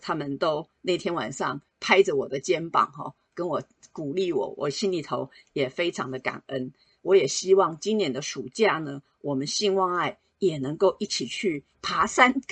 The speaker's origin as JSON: {"language": "Chinese", "region": "southern Taiwan", "country": "Taiwan", "tie": "born or raised there", "said": "让我这个在台湾南部长大的孩子好像回到了家"}